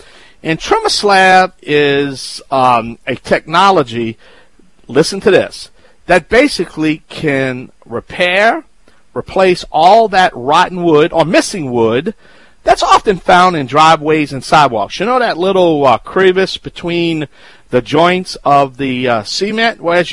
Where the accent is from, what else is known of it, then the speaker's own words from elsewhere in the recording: Louisiana, United States; That's right … from the Bayou Land.